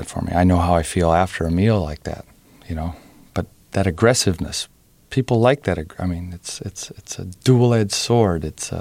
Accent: Boston, Massachusetts, United States

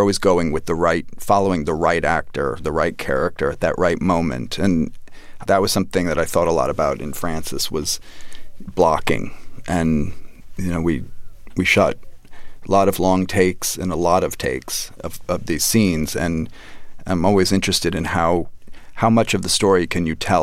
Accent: New York City, New York, United States; I was growing up in Brooklyn, and I actually was going to Midwood High School

